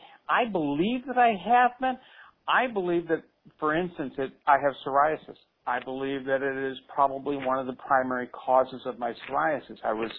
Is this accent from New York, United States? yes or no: no; Waterford, Michigan, United States; I'm from Waterford, Michigan.